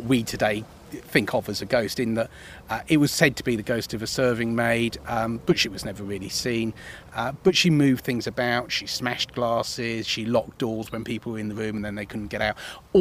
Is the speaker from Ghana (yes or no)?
no; Esher, South East England, United Kingdom; I mean, like I say, I grew up in Esher.